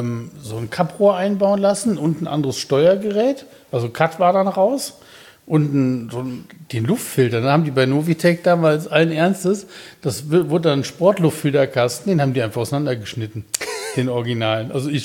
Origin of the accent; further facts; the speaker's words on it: Betzdorf, Rhineland-Palatinate, Germany; bei uns zu Hause in Betzdorf am Westerwaldrand, in Betzdorf an der Sieg bin ich ja aufgewachsen, oder die ersten Jahre habe ich gelebt